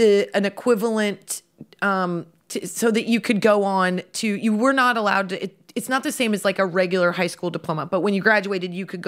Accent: Midwest, United States; I'm from the Midwest and I was raised with both parents

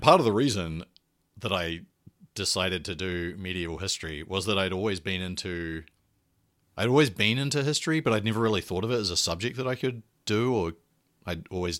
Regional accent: New Zealand; So I'm a New Zealander, and I did all my undergraduate and previous education in New Zealand.

